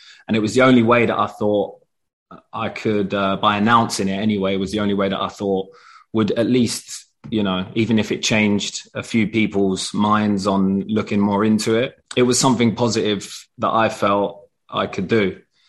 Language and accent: English; London, United Kingdom; especially growing up in London, wanted to play that way.